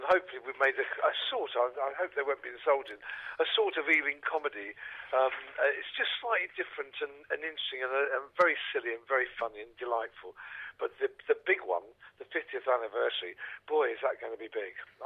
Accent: London, United Kingdom; accent: Cockney; Oh, listen, I'm a Cockney and I don't understand it, so, and I've worked on it.

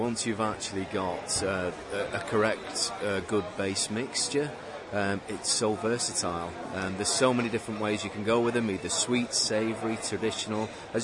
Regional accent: North West England, United Kingdom; I'm an interloper. We're actually from Lancashire.

